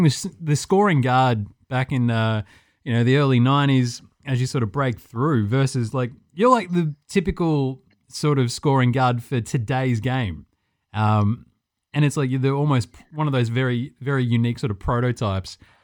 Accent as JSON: {"language": "English", "town": "Ballarat", "region": "Victoria", "country": "Australia", "tie": "born or raised there", "said": "growing up in Ballarat, anytime we got to go down to Geelong, shit, that was the big smoke."}